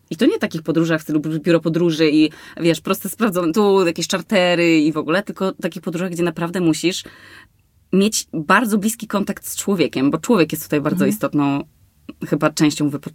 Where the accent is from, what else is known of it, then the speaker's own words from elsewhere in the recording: Olsztyn, Warmian-Masurian Voivodeship, Poland; A to niedaleko mnie, bo ja jestem z Olsztyna.